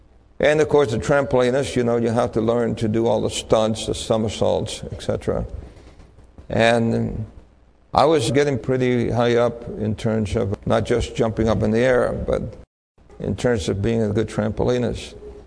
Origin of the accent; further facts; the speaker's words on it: Santurce, Puerto Rico; he said, so where are you originally from? I said, Puerto Rico. He said, what part of Puerto Rico? I said, Santurce. He said, what part of Santurce? I said, El Fanguito. He said, no. You didn't come from there, did you? I said, yeah, that's where I was born.